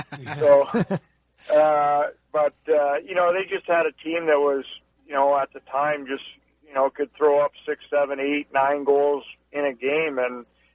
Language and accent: English; North Bay, Ontario, Canada; I grew up in North Bay, Ontario, and played all of my minor hockey and my junior hockey right in my hometown.